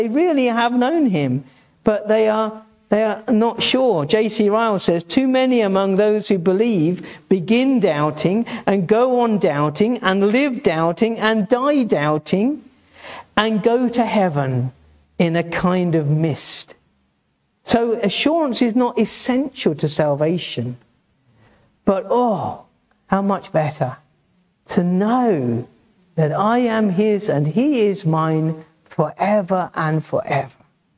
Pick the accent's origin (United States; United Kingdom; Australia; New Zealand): United Kingdom; East of England; now in Wales; I come from Essex and we don't show it the way that you people do. We don't wear our heart on a sleeve the way that you lovely Welsh people do.